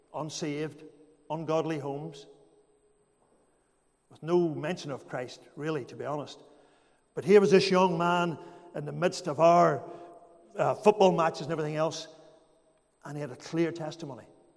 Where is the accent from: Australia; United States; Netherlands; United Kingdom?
United Kingdom; Northern Ireland; When I think about those years as a boy growing up in Makarrah, and Makarrah was very much like a lot of towns in the 70s, mid-70s, late 70s, early 80s, very much became a polarized town with the Troubles.